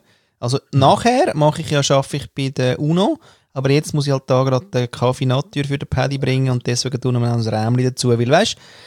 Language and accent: German; Austria; Was soll ich dir da als Österreicher sagen?